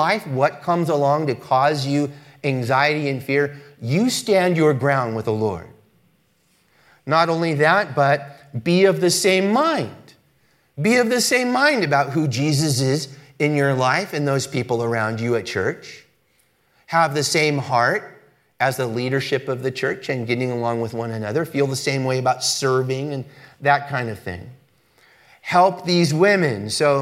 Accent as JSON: {"language": "English", "town": "Los Angeles", "region": "California", "country": "United States", "said": "And I'm from Los Angeles, and I grew up in very racially mixed environments, and I'm very comfortable in racially mixed groups."}